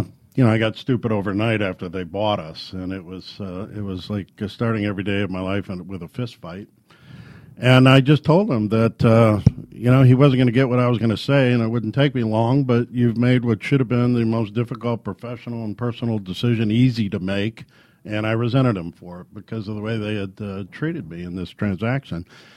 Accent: Ireland; being basically lazy, I'm Irish

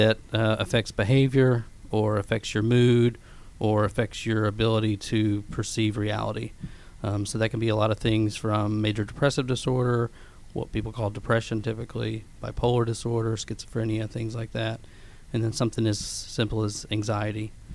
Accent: Georgia, United States; I grew up in Georgia, so I wanted to come back home.

